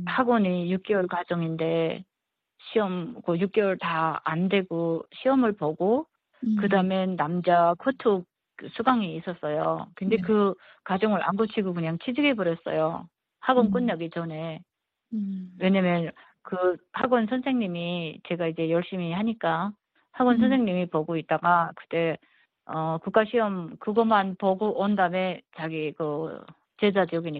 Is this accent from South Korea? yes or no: no; North Korea; 제가 북한에서 왔으니까 외래어나 뭐 이런 거 하나도 못 알아듣는 거야.